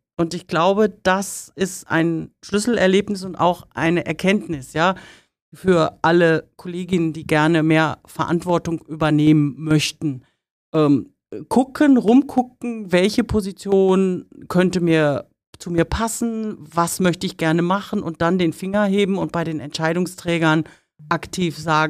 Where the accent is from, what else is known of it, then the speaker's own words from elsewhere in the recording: North Rhine-Westphalia, Germany; moved away as an adult; Ich stamme aus dem Sauerland und war auch, als ich da nach Budapest gegangen bin, Mitte 40 schon.